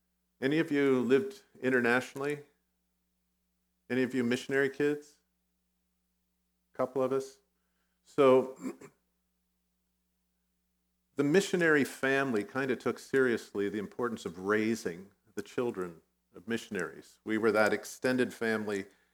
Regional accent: Vietnam; first language Vietnamese; English is a second language; Growing up in Vietnam, I don't think I remember anybody who honestly believed that safety was guaranteed.

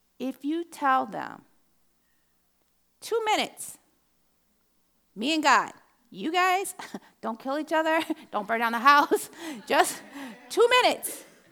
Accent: United States; I'm from the States.

